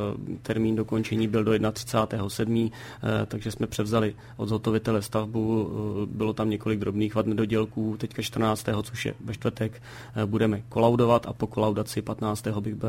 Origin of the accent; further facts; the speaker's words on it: Dubce, Central Bohemian Region, Czechia; protože jsem z Dubců, takže to mám opravdu blízko